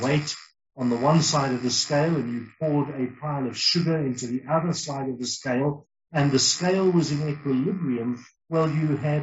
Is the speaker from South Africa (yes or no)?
yes; South Africa; we are from South Africa.